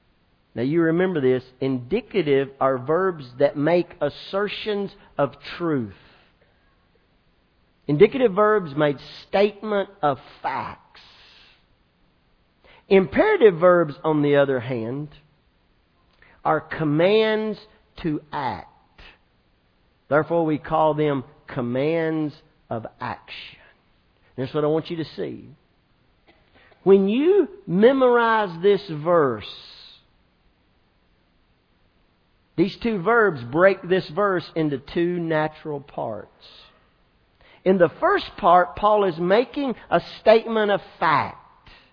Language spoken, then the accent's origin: English; Scotland, United Kingdom; For freedom, being Scottish, I can't help but not only to have a love for George Washington